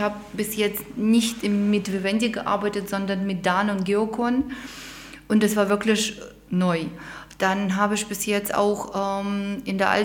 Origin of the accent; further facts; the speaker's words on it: Belarus; German is a second language; moved away as an adult; also born or lived in Kazakhstan / Moscow, Russia; now in Germany; Ich komme aus Weißrussland, bin in Kasachstan geboren, in Moskau studiert. Ich habe in verschiedenen Ländern schon gelebt, bin multikulturell unterwegs